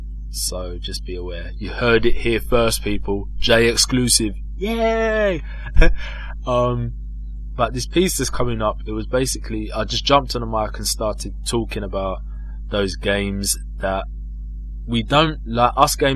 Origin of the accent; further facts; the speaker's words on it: United Kingdom; I am from the UK. I am British.